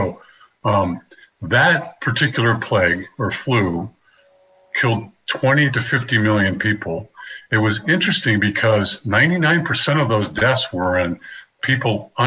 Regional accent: Monterey, California, United States; born there; So I was born in Monterey, California, to a natural mother who then gave me up for adoption after 10 days of having me.

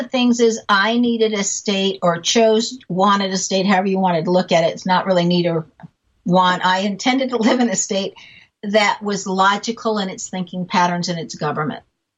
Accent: San Diego, California, United States; Well, and I grew up in San Diego. So I have a, you know, like to me, that was partly home, you know, when you grow up someplace.

